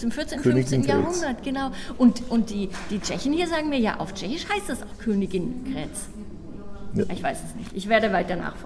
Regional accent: Berlin, Germany; Und ich komme ja aus Berlin. Und ich bin sehr gerne in Berlin. Ich bin auch seit fast 30 Jahren in Berlin.

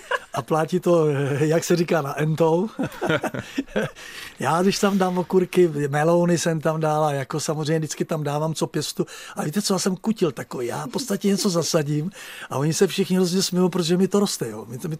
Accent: Moravia, Czechia; now in Prague, Czechia; jako Moravák, já pocházím z hranic na Moravě

